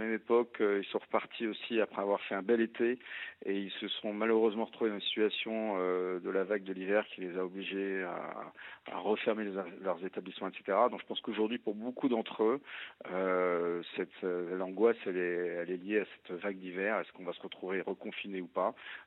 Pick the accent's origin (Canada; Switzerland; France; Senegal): France